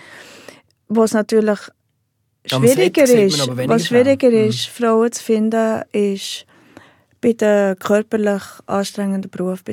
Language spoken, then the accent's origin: German; Heiligenschwendi, Bern, Switzerland; also nicht nur ich komme aus Heiligenschwendi